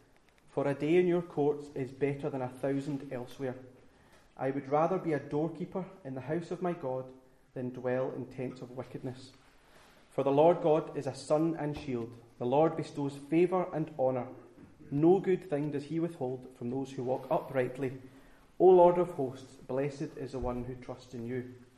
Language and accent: English; Glasgow, Scotland, United Kingdom; I was born and brought up in Glasgow, and would have had no problem getting myself around the city